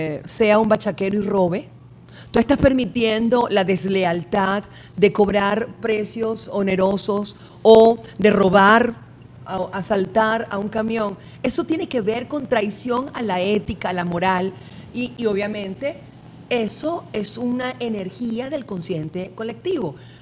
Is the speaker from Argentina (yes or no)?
no; Venezuela; O sea, nosotros como venezolanos, todos nuestros gobiernos han estado tiznados de traición.